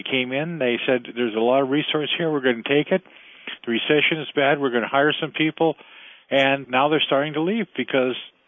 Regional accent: California, United States; you know, I'm a Californian, and I used to think, you know, well, it's up in the Pacific Northwest and in Canada.

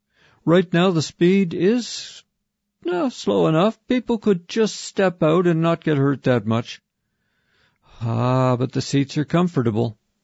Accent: Toronto, Ontario, Canada; I grew up in Toronto. That never happened.

